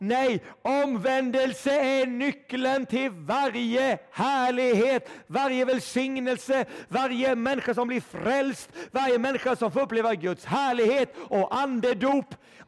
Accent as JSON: {"language": "Swedish", "country": "Sweden", "said": "Vi lever i Sverige. Vi är svenskar."}